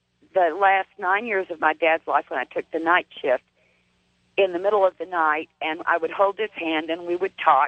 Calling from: Tennessee, United States; Tell Ian that I'm calling from Big Orange Country.

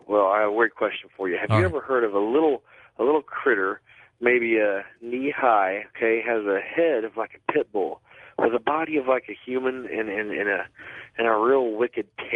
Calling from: Tulsa, Oklahoma, United States; I'm calling from Tulsa, Oklahoma.

